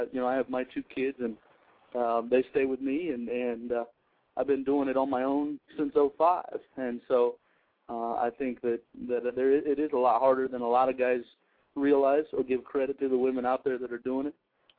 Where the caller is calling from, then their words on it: Kansas, United States; I'm calling from Kansas.